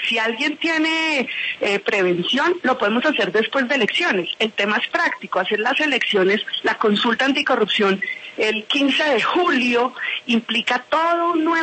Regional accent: Colombia; nos una como colombianos

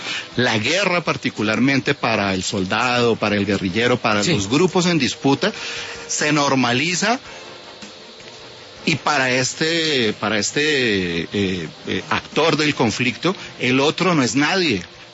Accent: Colombia; A nosotros como colombianos

